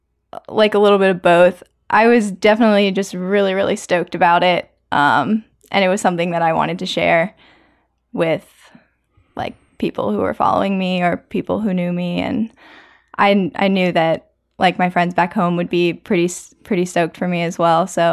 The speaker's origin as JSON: {"language": "English", "region": "Maryland", "country": "United States", "tie": "born or raised there", "said": "As I grew up climbing on the Urchex climbing team in Maryland"}